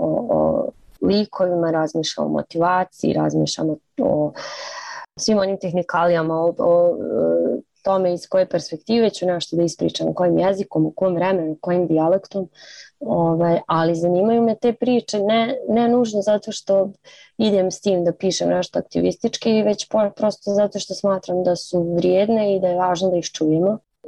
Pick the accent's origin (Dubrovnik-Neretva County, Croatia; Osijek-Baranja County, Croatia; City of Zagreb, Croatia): City of Zagreb, Croatia; Zagreb; born there; da sam rođena u Zagrebu.